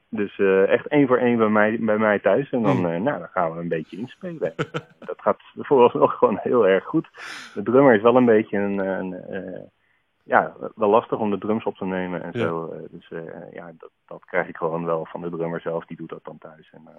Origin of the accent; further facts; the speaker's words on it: Friesland, Netherlands; now in Utrecht, Netherlands; Ik kom oorspronkelijk uit Friesland, maar goed, ik woon in Utrecht.